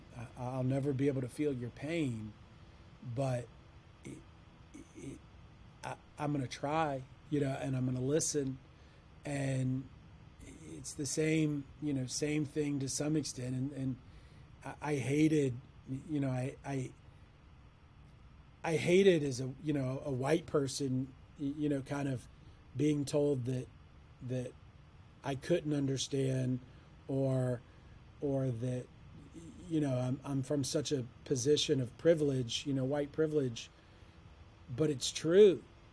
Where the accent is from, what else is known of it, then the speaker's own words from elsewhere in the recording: Monroeville, Alabama, United States; also born or lived in Mobile, United States; I mean, I grew up in Mobile in Monroeville, Alabama